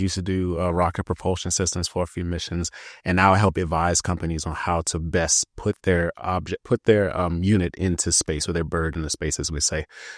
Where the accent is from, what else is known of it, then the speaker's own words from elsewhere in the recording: Maryland, United States; I realize that often growing up in Prince George County, it's almost like you live in this bubble